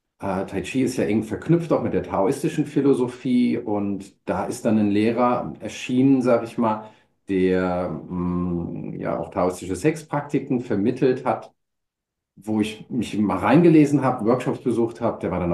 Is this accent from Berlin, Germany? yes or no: no; Wiesbaden, Hesse, Germany; ich komme aus Wiesbaden.